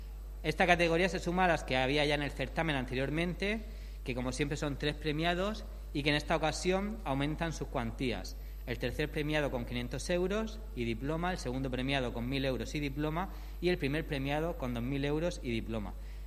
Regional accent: Pozo Estrecho, Region of Murcia, Spain; sobre todo los que somos de Pozo Estrecho, de pertenecer a un pueblo que mima y potencia tanto estas obras musicales

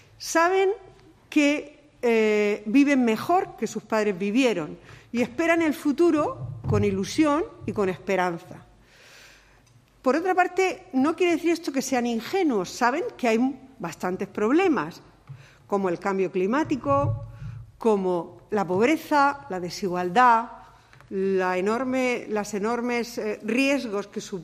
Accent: Cartagena, Region of Murcia, Spain; now in Murcia, Spain; soy la presidenta de UNICEF, Comité Autonómico de Murcia, y soy de Cartagena, vivo en Murcia, pero soy de Cartagena

